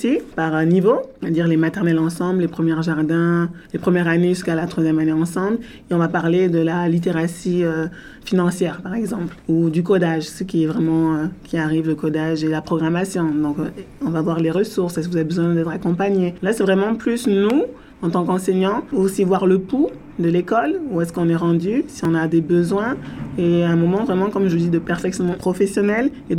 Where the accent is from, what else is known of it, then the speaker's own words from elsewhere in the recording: France; born there; Moi aussi, je suis née en France et j'ai connu ces cantines-là.